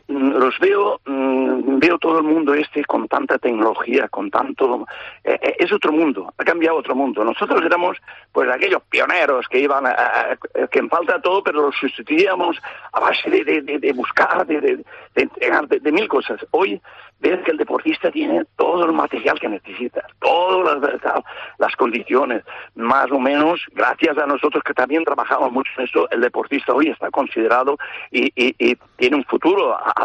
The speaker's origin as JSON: {"language": "Spanish", "country": "Spain", "said": "Soy el único español de momento que ha sido entrenador."}